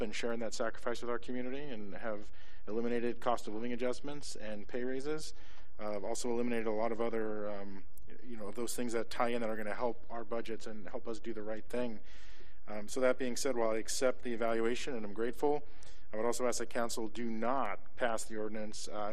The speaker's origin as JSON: {"language": "English", "region": "Florida", "country": "United States", "tie": "born or raised there", "said": "Haven't regretted one moment coming back to my home state of Florida"}